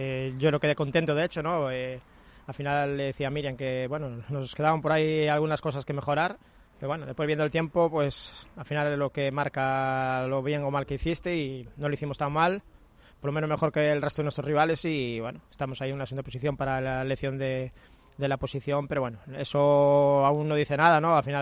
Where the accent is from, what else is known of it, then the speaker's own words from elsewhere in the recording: Salceda de Caselas, Galicia, Spain; aparte de que pase por Salceda, que es mi tierra, yo este rally lo viví ya desde pequeñito